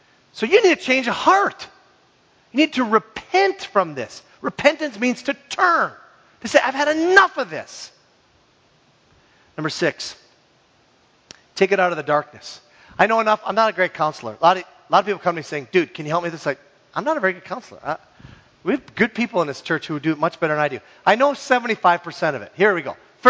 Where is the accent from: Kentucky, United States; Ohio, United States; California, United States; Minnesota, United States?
Minnesota, United States; I was raised in the Iron Range.